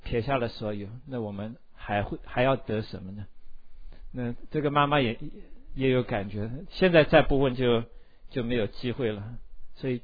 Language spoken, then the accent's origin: Chinese; China; 就是说像这样的心思，我们中国人也很清楚